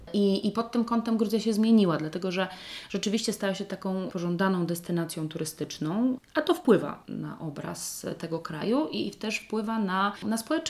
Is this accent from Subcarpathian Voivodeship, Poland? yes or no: no; Pomeranian Voivodeship, Poland; Ja się wychowałam na Kaszubach